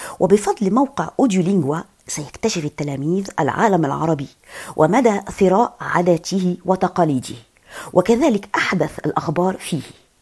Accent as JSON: {"language": "Arabic", "town": "Alexandria", "region": "Alexandria Governorate", "country": "Egypt", "tie": "born or raised there", "lives_now": "Courbevoie, France", "said": "أنا فرنسية ومصرية، ولدت وكبرت في مدينة الإسكندرية في مصر،"}